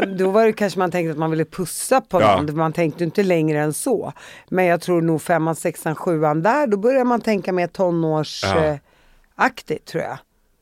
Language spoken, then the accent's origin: Swedish; Uppsala, Uppsala County, Sweden; Jag är från Uppsala.